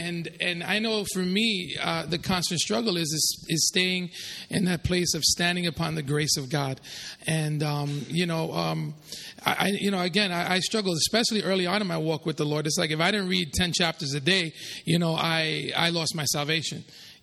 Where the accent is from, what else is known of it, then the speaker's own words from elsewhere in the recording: United States; I'm American and, you know, we don't have siestas.